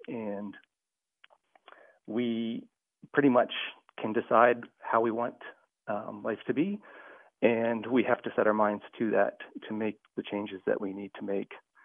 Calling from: Chapel Hill, North Carolina, United States; I'm calling from Chapel Hill

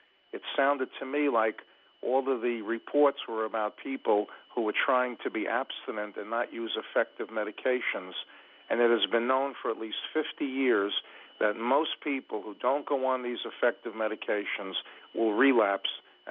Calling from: Monterey, Massachusetts, United States; Dr. Solsitz, I'm calling from Monterey, Massachusetts.

